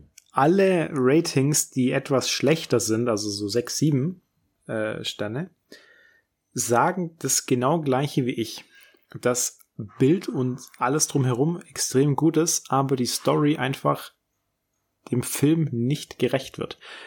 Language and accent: German; Aalen, Baden-Württemberg, Germany; Also da, wo ich herkomme, ne, aus Aalen